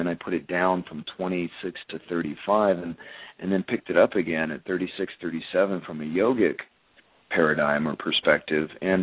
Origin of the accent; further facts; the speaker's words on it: United States; I mean, I come from the Columbia River Gorge.